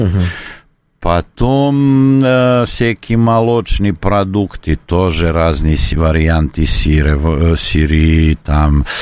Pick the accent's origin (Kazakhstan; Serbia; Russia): Serbia; Russian is a second language; Но мы, серби, не любим до такого степени кинзу, укроп, как грузины. Любого серба, я не знаю, но 99% сербов вам скажет, что кинза воняет.